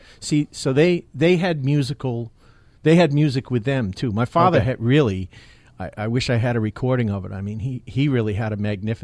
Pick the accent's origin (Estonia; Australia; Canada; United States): United States; Dover; my mother grew up on the farm that was really a couple hundred yards from where I grew up on Toll End Road in Dover, my grandparents' farm, Pat and Annie McCarthy